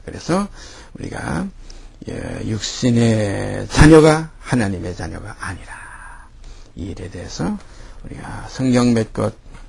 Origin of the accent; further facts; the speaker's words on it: Hyeonam-ri, South Pyongan, North Korea; born there; 대한민국의 사람으로 태어날 때는 저 북한 이북의 평안도 용강군 거기서 현암리라는 데서 태어났어요